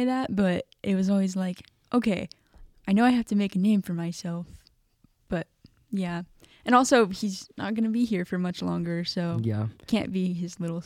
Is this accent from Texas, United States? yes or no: yes; Lubbock, Texas, United States; I grew up near Lubbock, so I've just been around the LCU community, but also the Texas Tech community.